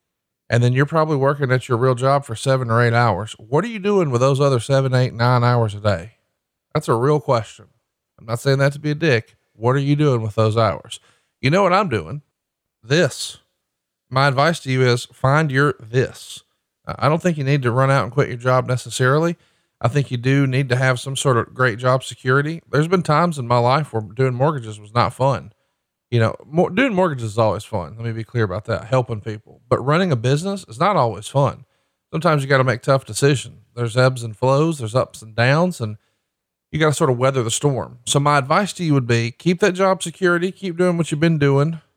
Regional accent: Alabama, United States; But again, I'm a hillbilly from Alabama, a white dude.

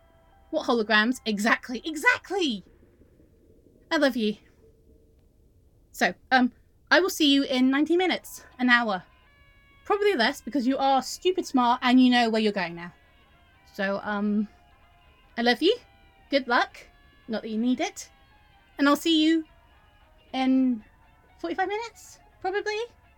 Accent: England, United Kingdom; I'm English. I always have an umbrella.

